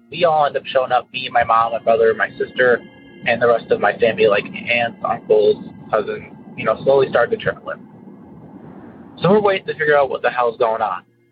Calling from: Carol Stream, Illinois, United States; I'm currently calling from Carroll Stream, Illinois.

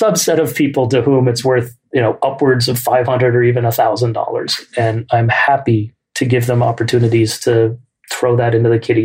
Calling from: Oakland, California, United States; also born or lived in New York; I'm dialing in from Oakland, California. And when my wife and I moved out here from New York in 1996

